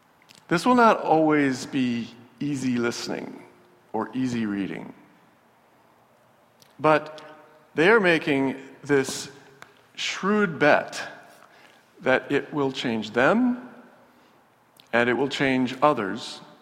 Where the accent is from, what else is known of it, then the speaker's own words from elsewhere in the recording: Midwest, United States; Growing up in the Midwest, as I did, one of our core values was niceness.